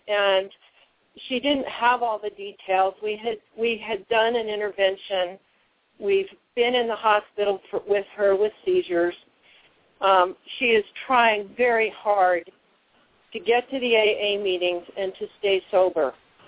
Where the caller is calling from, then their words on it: Colorado, United States; I'm calling from Southwest Colorado.